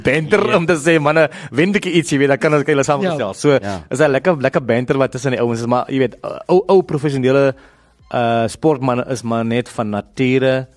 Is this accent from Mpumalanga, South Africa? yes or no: no; Western Cape, South Africa; op die plaas waar ek groot geword het in die Koubokkeveld.